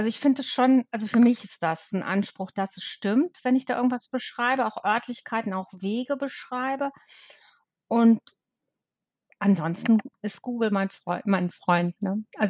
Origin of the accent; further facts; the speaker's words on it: Hamburg, Germany; Ich komme ja aus dem Norden, aus Hamburg, war auch viel auf Sylt, also von Kindheit an, also von Säuglingen halt an tatsächlich.